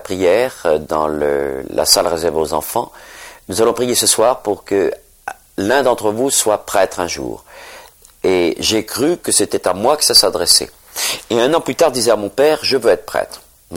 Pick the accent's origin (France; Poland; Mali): France; Rochefort, Nouvelle-Aquitaine; Je suis originaire de Rochefort-sur-Mer, en Charente-Maritime.